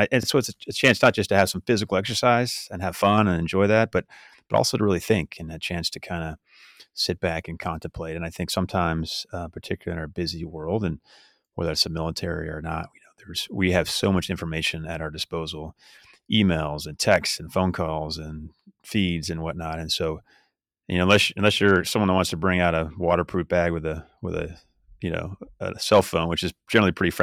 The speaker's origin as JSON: {"language": "English", "region": "California", "country": "United States", "tie": "born or raised there", "said": "I grew up in California, and if I was stationed somewhere that had a beach and I had my surfboard"}